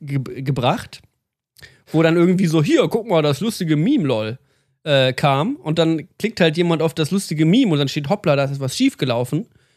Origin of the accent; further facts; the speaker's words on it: Berlin, Germany; Ich komme aus Berlin, da gibt es 4 Millionen.